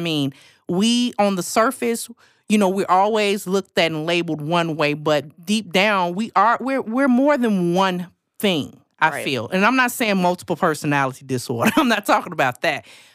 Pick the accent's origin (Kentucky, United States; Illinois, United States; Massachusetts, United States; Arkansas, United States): Illinois, United States; However, I am from Central and Madison. I'm from Columbus Park area, Austin area, whatever you want to call it. Born and raised in the 90s.